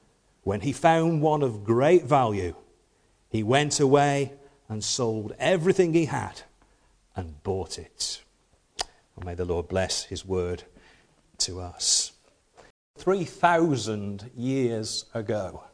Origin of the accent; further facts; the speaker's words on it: United Kingdom; We tried to get rid of the stiff upper lip of being British